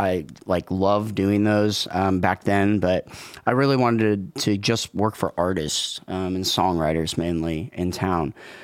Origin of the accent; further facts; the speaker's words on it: Kansas City, Missouri, United States; I'm originally from Kansas City. I love Kansas City. It's a really cool place.